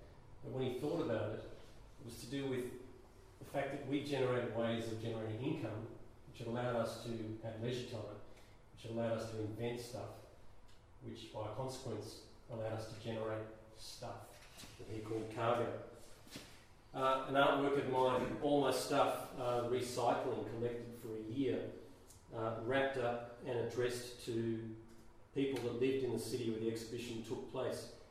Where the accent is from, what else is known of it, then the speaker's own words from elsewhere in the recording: Tasmania, Australia; I'm from Tasmania, I'm Australian, I'm here on sabbatical.